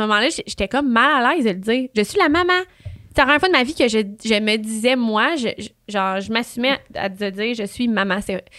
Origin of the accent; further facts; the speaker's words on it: Quebec, Canada; Mon chum est marocain et moi, je suis québécoise.